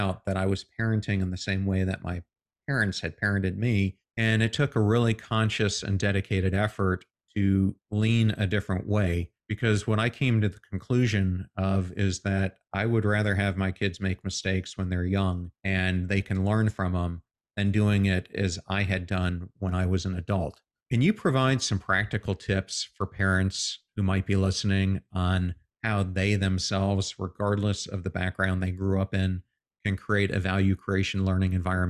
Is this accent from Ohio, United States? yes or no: no; Pennsylvania, United States; But interestingly enough, I grew up in Pennsylvania.